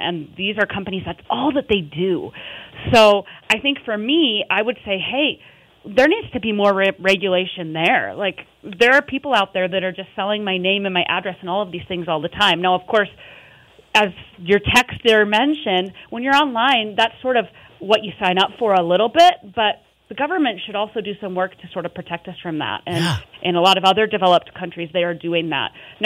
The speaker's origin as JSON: {"language": "English", "town": "Billings", "region": "Montana", "country": "United States", "tie": "born or raised there", "said": "I was born and raised in Billings and, you know, graduated from high school and did everything I could to not be in Billings"}